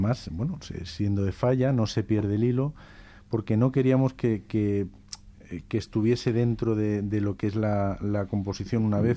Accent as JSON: {"language": "Spanish", "town": "Barcelona", "region": "Catalonia", "country": "Spain", "said": "Yo soy de Barcelona."}